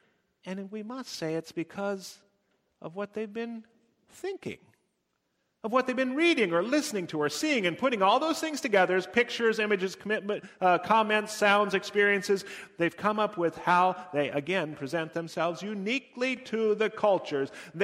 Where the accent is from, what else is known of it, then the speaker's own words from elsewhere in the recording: United States; And being an American, as we all are, he was defined by our culture, by the clothing and shoes we can buy here in the United States